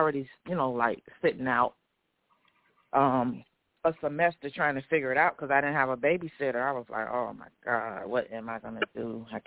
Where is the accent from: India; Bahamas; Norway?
Bahamas; You know, I'm from the Bahamas, so once you're born there, you don't lose your, you know, citizenship.